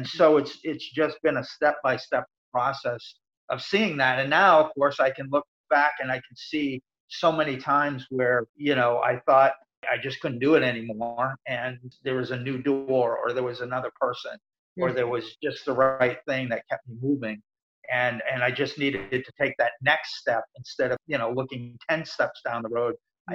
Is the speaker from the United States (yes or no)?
yes; Maine, United States; also born or lived in Nova Scotia, Canada; I was born actually in Nova Scotia, Canada, and we moved to Maine when I was just three so that he could get a better opportunity.